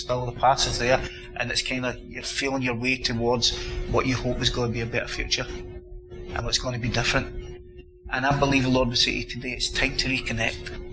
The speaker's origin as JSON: {"language": "English", "town": "Glasgow", "region": "Scotland", "country": "United Kingdom", "said": "I know I'm from Glasgow, but have been redeemed."}